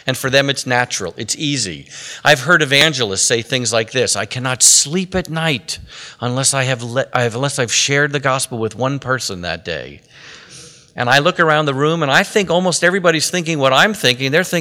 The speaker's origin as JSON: {"language": "English", "region": "New York", "country": "United States", "said": "I went to Temple University in Philadelphia. I'm originally from New York."}